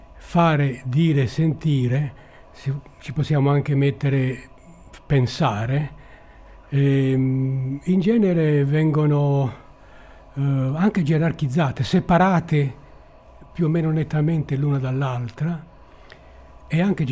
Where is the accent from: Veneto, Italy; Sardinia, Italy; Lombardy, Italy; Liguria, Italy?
Sardinia, Italy; Guasila; forse molto il mio paese, però non precisamente il mio paese, Guasila